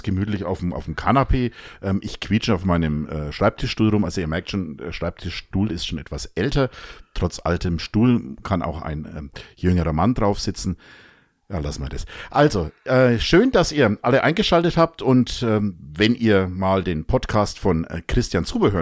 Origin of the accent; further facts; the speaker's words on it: Münchberg, Bavaria, Germany; Ich komme ja aus Münchberg und hoffe, dass es weiter wächst und gedeiht.